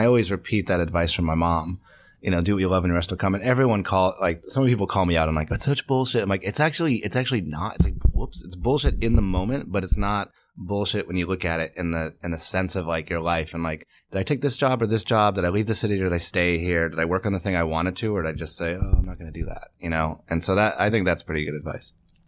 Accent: Medway, Massachusetts, United States; I'm from right outside of Boston, about 40 minutes outside of Boston in the suburbs. It's a town called Medway, Massachusetts.

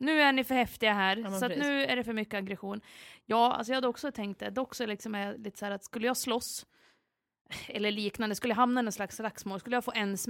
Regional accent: Ljusdal, Gävleborg County, Sweden; hemma i Ljusdal

